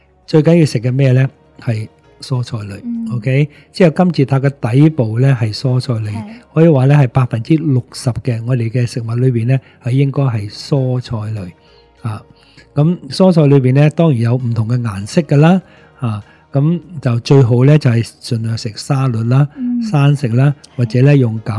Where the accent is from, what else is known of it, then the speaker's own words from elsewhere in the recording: Hong Kong, China; 而家我哋中国人好多系香港好多 O 型嘅。